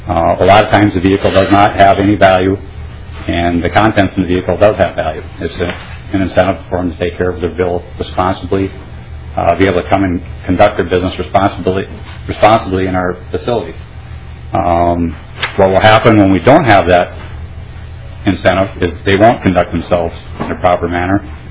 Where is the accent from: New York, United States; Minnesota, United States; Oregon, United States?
Minnesota, United States; Red Wing; I'm from Red Wing, Minnesota.